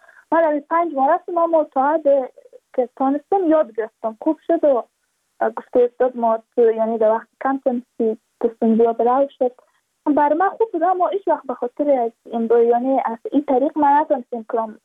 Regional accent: Badakhshan, Afghanistan; ما از بدخشان هستیم

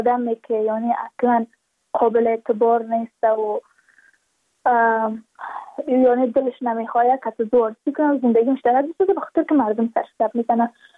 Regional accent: Badakhshan, Afghanistan; ما از بدخشان هستیم

